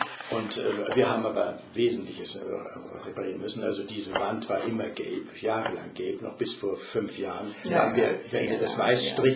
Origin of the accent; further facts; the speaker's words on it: Hamburg, Germany; Ich bin also in Hamburg aufgewachsen, habe auch in Hamburg promoviert und dann allerdings bin ich sehr viel unterwegs gewesen, eigentlich seit Ende des Gymnasiums.